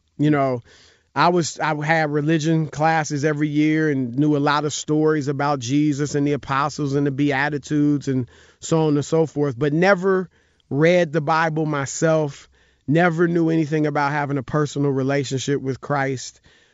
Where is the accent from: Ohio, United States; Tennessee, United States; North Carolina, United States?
Ohio, United States; Cleveland; also born or lived in Cincinnati, Ohio / Indianapolis, Indiana / Syracuse, New York / Des Moines, Iowa; I grew up in the Midwest. I moved around a lot. I lived in Cincinnati, Ohio, Indianapolis, Indiana, Syracuse, New York, Des Moines, Iowa, and then Cleveland, Ohio. I finished high school in Cleveland.